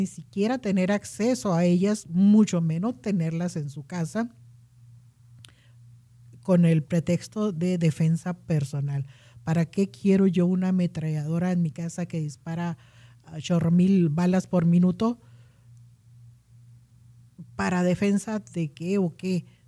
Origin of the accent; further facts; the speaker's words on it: Chihuahua, Mexico; ya que tú y yo somos de México, los dos de estados totalmente diferentes, yo soy de Chihuahua, de la frontera